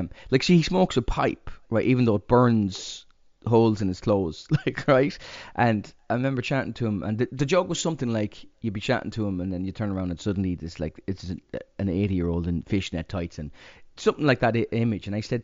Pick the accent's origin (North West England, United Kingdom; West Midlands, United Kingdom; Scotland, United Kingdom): Scotland, United Kingdom; Edinburgh; So we did this little journey around my hometown and I went, this is definitely an Edinburgh show, you know.